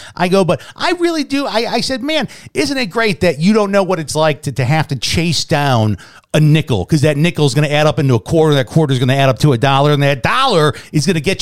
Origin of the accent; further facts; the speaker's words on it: Chicago, Illinois, United States; And maybe it's because I grew up in Chicago, Crook County, where everything is taxed.